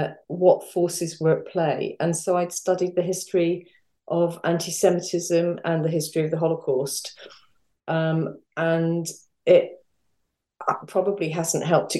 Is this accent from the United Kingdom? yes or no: yes; London, United Kingdom; I grew up in North London. And it wasn't until I was probably a teenager that I realized that my two sets of grandparents both came to the UK from Germany.